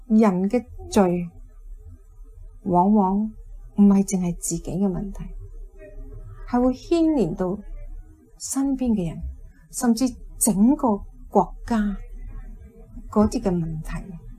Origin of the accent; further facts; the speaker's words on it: Hong Kong; 那我们是香港人，也都我们知道香港是即是属于中国的一部分。